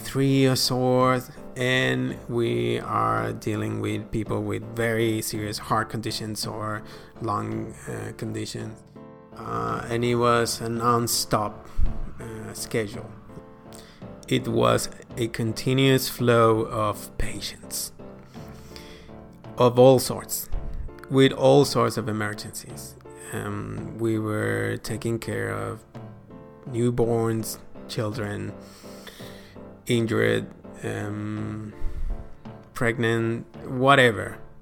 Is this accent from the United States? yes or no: no; Venezuela; English is a second language; I'm from Venezuela. Beautiful place. It's pristine. It has a bit of everything. The sea, deserts, mountains, the plains, which is actually where my family's from. So I'm also a bit of a Latin cowboy